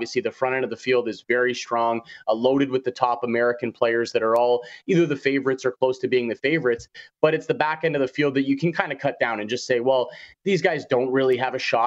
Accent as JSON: {"language": "English", "country": "Canada", "said": "But I am Canadian."}